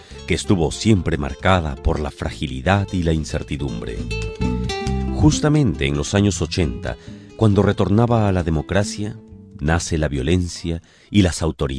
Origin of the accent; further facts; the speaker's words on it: Peru; Hoy debemos empezar a reconocer y enmendar como peruanos y peruanas el desprecio por los más pobres